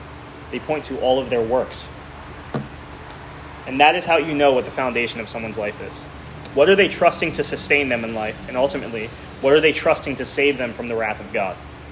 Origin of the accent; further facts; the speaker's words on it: New Jersey, United States; I'm from Jersey, so this resonates with me a lot. You're New Jersey, literally anywhere you are, you're always within like an hour of the beach.